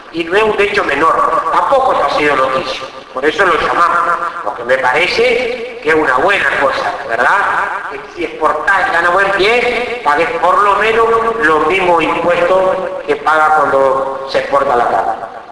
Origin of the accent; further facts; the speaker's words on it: Uruguay; como uruguayo, no como presidente de INAH